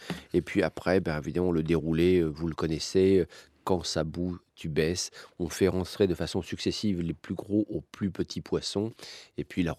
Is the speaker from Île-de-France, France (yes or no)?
no; Marseille, Provence-Alpes-Côte d'Azur, France; D'abord, on est originaire de Marseille.